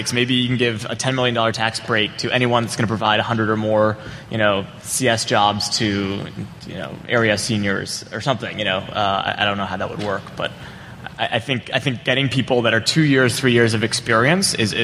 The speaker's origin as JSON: {"language": "English", "town": "Austin", "region": "Texas", "country": "United States", "tie": "born or raised there", "said": "I grew up in Austin, actually. I had my high school prom in this room 7 years ago."}